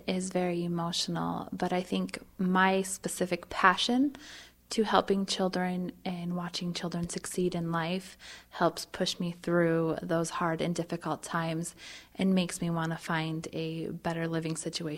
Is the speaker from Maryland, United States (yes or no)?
no; Livingston, Montana, United States; I grew up in Livingston, Montana.